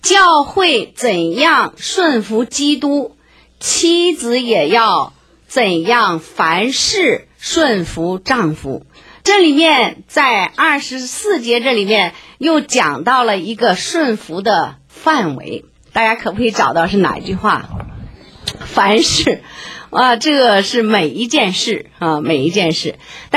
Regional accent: China; 我自己呢，我也是从国内来的，而且呢，我也是姊妹

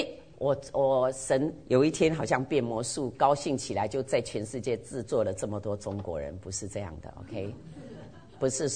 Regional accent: Taiwan; 以前我们从台湾来的人都知道，我在小学开始一直到我都大学毕业结婚以后，台湾一直以前有美军顾问团在那里

